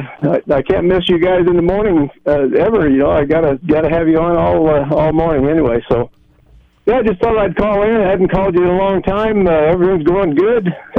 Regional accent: Arizona, United States; But I was born and raised in Arizona

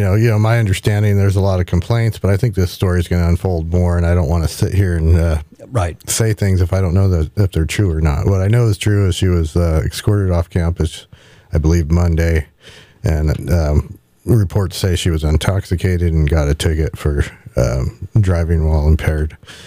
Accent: Paso Robles, California, United States; This is my hometown. I may not live here anymore, but I love Paso, and I want to see it on track.

